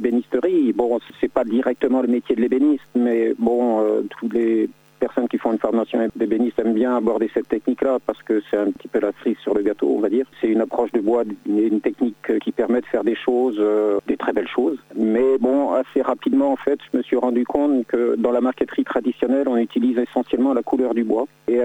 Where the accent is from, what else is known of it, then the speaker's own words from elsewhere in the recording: Brittany, France; born there; Et puis, en 1986, je suis rentré en Bretagne, là où je vis, mon pays natal.